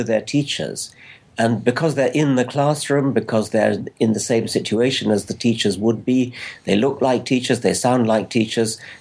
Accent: United Kingdom; Well, I'm not American, as you can gather, and so the idea of the separation of church and state is not something that in Britain we have, rather to my regret.

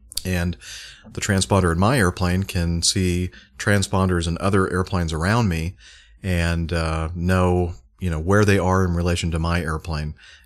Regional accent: Los Alamitos, California, United States; not far from where I grew up in Los Alamitos

